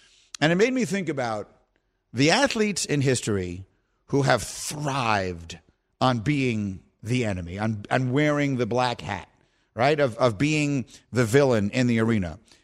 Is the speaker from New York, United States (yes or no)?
yes; New York City, New York, United States; I am a New Yorker. I grew up here. I love the pizza and the bagels.